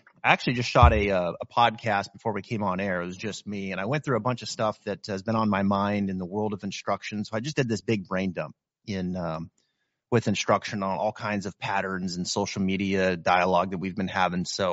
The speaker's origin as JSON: {"language": "English", "region": "Northwest", "country": "United States", "tie": "born or raised there", "said": "And growing up in the Northwest, like, we had the Supersonics and they took that away from us."}